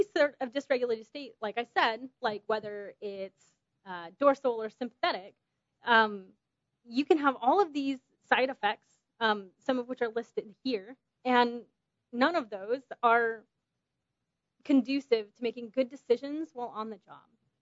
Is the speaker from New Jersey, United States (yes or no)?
no; California, United States; and I said I'm from California, so I talk fast.